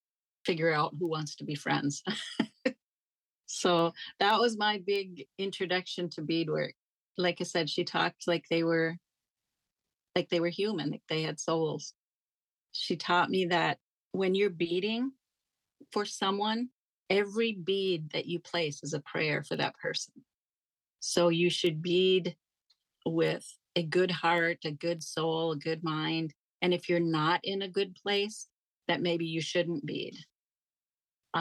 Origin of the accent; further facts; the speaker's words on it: Mahnomen, Minnesota, United States; I was born in Manoman, Minnesota, which is the seat of the county of Manoman County, the biggest city or village in the reservation of White Earth, Minnesota.